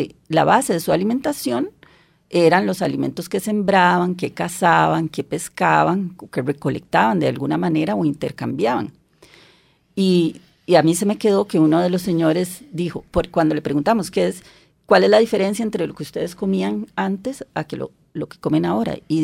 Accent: Costa Rica; qué orgullosos somos los costarricenses de tener

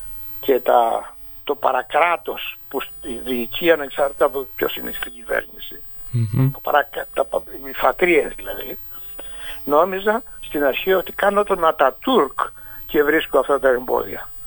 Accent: Greece; επειδή ακριβώς είμαι Έλληνας και υπηρετώ το ελληνικό αίσθημα και τον ελληνικό πολιτισμό. Εδώ μέσα στην Ελλάδα σημαίνει.

